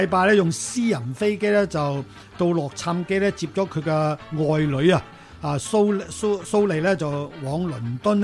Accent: Hong Kong; 真系以前我哋香港人咧睇完之后，真系个个游水都有一种恐惧感噶

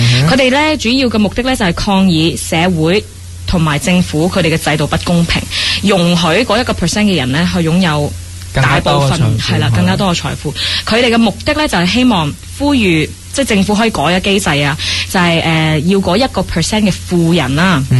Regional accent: China; now in United States; 系咪因为我哋中国人以前喺政，即、就、系、是、我哋翻去嗰个政府，无论你讲乜嘢都冇用噶啦，有时仲封嘴唔俾你讲，可能带到即系 even 都嚟到美国，都会有呢种咁嘅想法咧。

